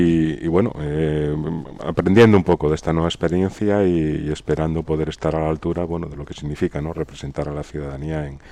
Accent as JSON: {"language": "Spanish", "region": "Asturias", "country": "Spain", "said": "como asturianos, pues, evidentemente, contar con un gobierno siempre es bueno para Asturias"}